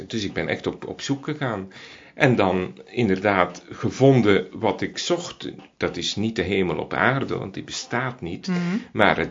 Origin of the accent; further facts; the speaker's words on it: Flanders, Belgium; Ik kom uit Vlaanderen.